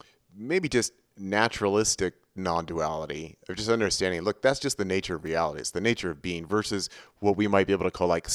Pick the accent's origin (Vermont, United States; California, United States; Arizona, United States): California, United States; Yeah, I mean, I grew up in California, and the idea of like, well, I'm just going to drive to Northern California.